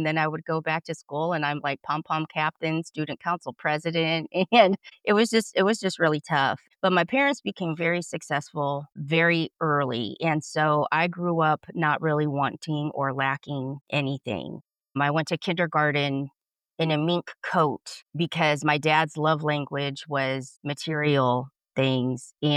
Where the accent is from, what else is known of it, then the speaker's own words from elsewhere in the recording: Fort Wayne, Indiana, United States; first language Spanish; English is a second language; Yeah, I was born right here in Fort Wayne, Indiana.